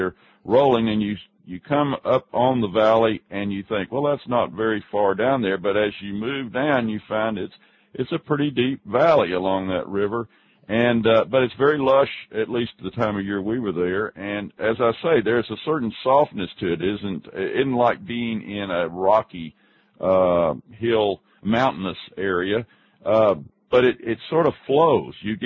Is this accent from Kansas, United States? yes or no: no; Texas, United States; very much similar to what I grew up in West Texas